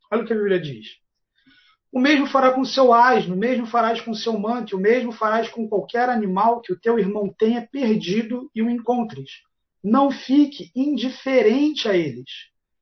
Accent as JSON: {"language": "Portuguese", "country": "Brazil", "said": "a nossa mentalidade aqui como brasileiros"}